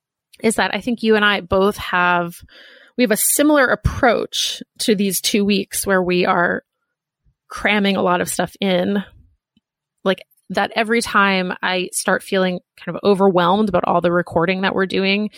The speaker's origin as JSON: {"language": "English", "town": "Brookline", "region": "Massachusetts", "country": "United States", "said": "Yeah, me too. I'm from Brookline, so you know Pino's."}